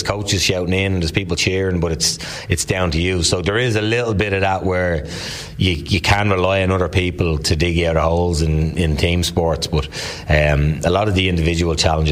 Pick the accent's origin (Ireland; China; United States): Ireland; just as an Irish man who just loves Katie Taylor